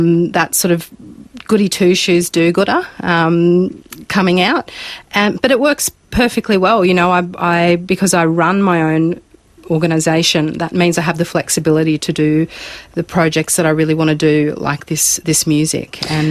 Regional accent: Sydney, New South Wales, Australia; Yeah, I was. I spent a bit of time overseas

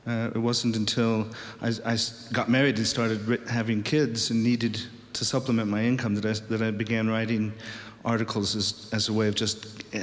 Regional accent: Iowa, United States; Well, I grew up in Iowa, and the sense of humor in Iowa was, I think, very English and very British kind of humor.

